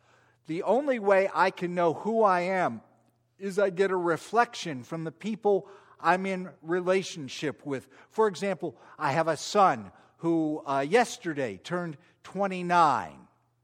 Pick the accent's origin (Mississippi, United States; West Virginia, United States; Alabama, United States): West Virginia, United States; I'm from West Virginia, so I'm a huge Mountaineer fan.